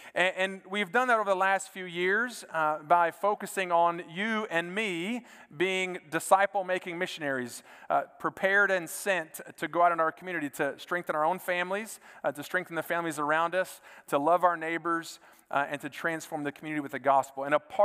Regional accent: Texas, United States; because I am a Texan.

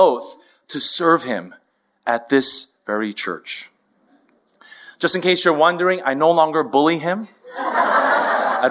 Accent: Queens, New York, United States; I grew up right here in Queens in a family that was nominally Buddhist and emphasized hard work and good behavior.

